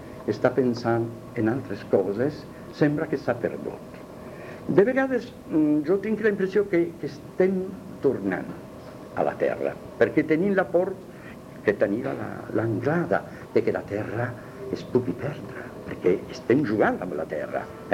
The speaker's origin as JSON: {"language": "Italian", "region": "Sardinia", "country": "Italy", "said": "Io sono sardo, la mia madre era florentina, di Terradins, ma io no, io sono isliente."}